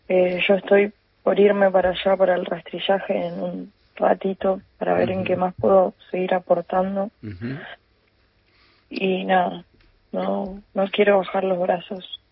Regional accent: Comodoro Rivadavia, Chubut, Argentina; Nosotros somos de Comodoro Rivadavia.

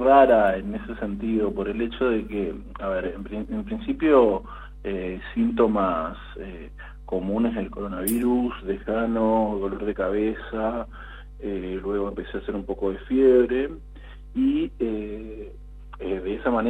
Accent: Barranqueras, Chaco, Argentina; Sí, soy de Barranqueras.

